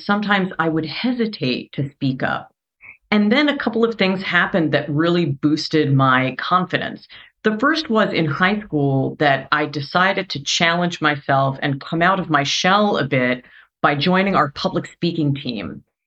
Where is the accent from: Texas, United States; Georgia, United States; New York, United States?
New York, United States; accent: Brooklyn; also born or lived in Brooklyn; So I grew up, I was born in Brooklyn, which, you know, if you hear me speak, you can probably tell. Just I've had to work over time to slow it down, Kara, because, you know, coming from New York, you're naturally super fast. So grew up in the suburbs.